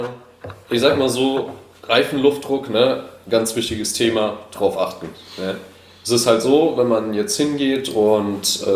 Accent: Bechhofen, Rhineland-Palatinate, Germany; now in Vechta, Germany; eigentlich komme ich nicht aus Kaiserslautern, sondern aus ja, Bechhofen-Kusel da, so die Gegend. Ne? Und in Kaiserslautern habe ich eigentlich meine Ausbildung gemacht.

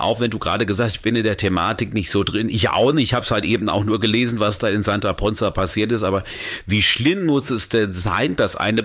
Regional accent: Saarland, Germany; es gab sogar Todesopfer, sogar aus meiner Heimat, dem Saarland

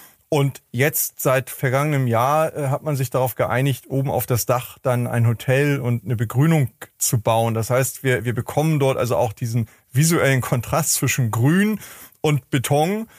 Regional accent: Hamburg, Germany; Also ich ich komme ja aus Hamburg

